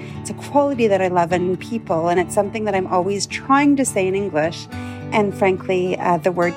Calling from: Ottawa, Ontario, Canada; I'm calling from Ottawa, Canada.

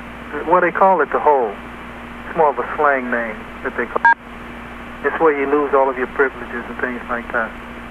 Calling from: California, United States; Well, I'm calling from San Quentin Prison in a 4x9-foot cell on death row.

